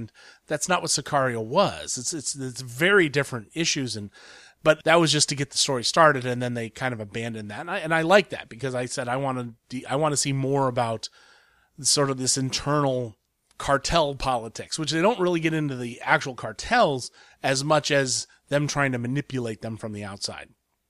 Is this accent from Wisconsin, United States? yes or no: no; Ohio, United States; That's LeBron James, and that's just because I'm from Ohio.